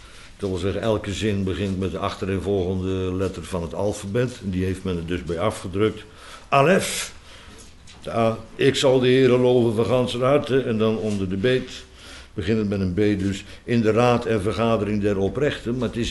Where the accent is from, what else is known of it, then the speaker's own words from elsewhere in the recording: Bodegraven, South Holland, Netherlands; En ik kom uit Bodegraven, dus wij willen overal kaas van maken.